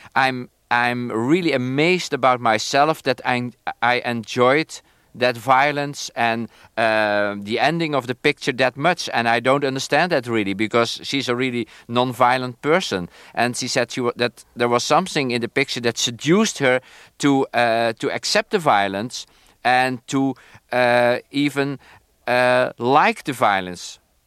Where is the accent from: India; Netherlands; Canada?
Netherlands; I grew up, when I was a child, I grew up in Holland, and we were occupied by the Germans at that time.